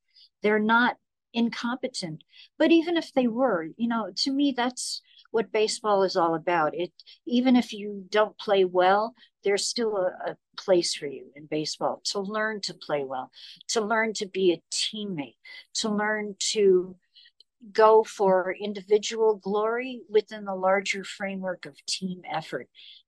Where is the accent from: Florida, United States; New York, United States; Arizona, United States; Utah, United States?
New York, United States; because I grew up in New York. I didn't need to know how to drive.